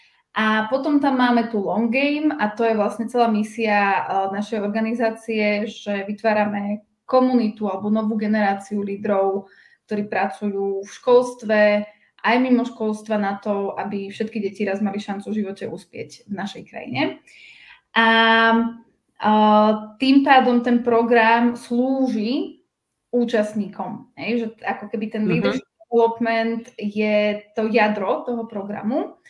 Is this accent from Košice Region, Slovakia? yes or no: no; Žilina, Žilina Region, Slovakia; also born or lived in Bratislava; ja som zo Žiliny a predtým som žila v Bratislave, čiže na druhý koniec republiky som sa presťahovala kvôli tomu.